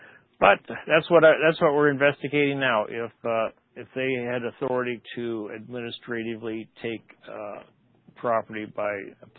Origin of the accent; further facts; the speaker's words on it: Omaha, Nebraska, United States; I was raised around Omaha, Nebraska. That's why I talk about Nebraska a lot.